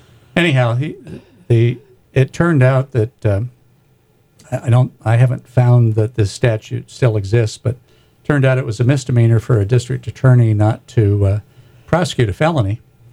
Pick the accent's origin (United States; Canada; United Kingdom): United Kingdom; Wales; And, you know, I'm a Welshman